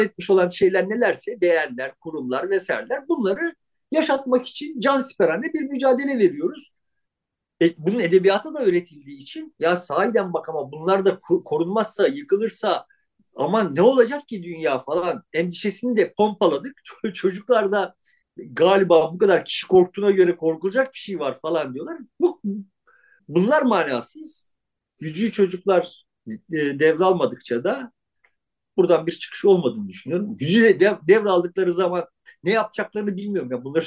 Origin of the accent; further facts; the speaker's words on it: Izmir, İzmir, Turkey; Yani ondan önce biz İzmirliler olarak şanslıydık. Şeyleri izleyebiliyorduk fuarda.